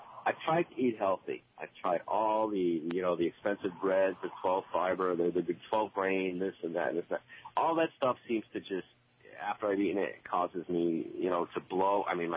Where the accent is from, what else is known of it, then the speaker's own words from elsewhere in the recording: Boston, Massachusetts, United States; now in Stoughton, United States; I'm actually not from Mississippi. I'm from Boston.